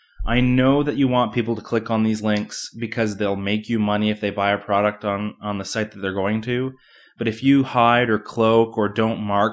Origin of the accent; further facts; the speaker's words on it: Canada; I'm actually Canadian.